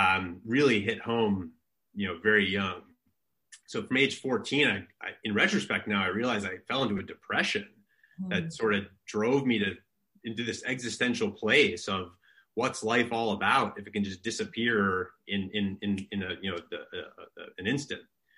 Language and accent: English; New York, United States; born there; So I was born in New York in the early 1980s. And my dad is a Turkish immigrant. My mom comes from South Dakota farming stock. I grew up in a big family, 6 brothers and sisters.